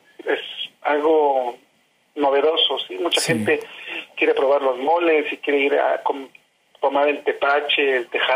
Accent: Oaxaca, Mexico; Bueno, soy de Oaxaca, son de valles centrales, se compone con 8 regiones

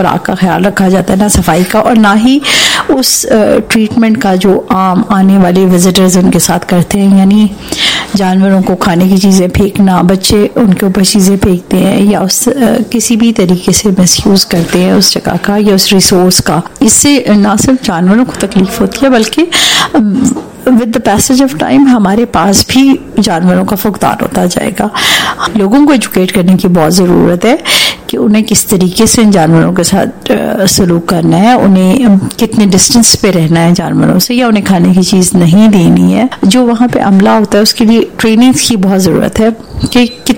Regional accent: Islamabad, Islamabad Capital Territory, Pakistan; میرا تعلق اسلام آباد سے ہے۔

